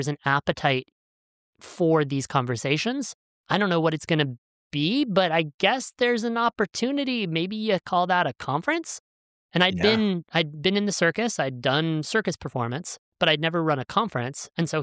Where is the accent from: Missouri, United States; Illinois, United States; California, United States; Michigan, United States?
California, United States; Novato; It was based in my hometown. So he had an office in Novato, California, where I live, which is just funny now, full circle.